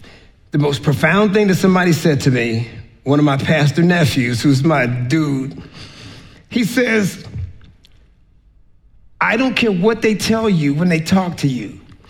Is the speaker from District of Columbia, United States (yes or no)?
yes; Washington, District of Columbia, United States; I grew up in Northwest DC. It was not a really rough neighborhood, but if some of y'all were there, you say it was a rough neighborhood.